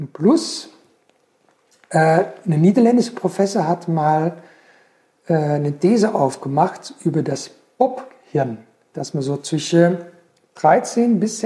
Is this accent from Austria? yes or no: no; Flanders, Belgium; Ich bin in Belgien am Meer aufgewachsen und komme aus einer musikalischen Familie.